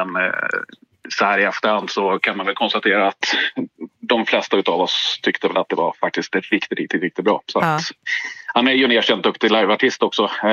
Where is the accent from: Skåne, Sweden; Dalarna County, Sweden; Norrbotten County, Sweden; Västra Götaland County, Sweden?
Dalarna County, Sweden; now in Stockholm, Sweden; Jag kommer från Dalarna från början. Bor uppe nere i Stockholm nu för tiden.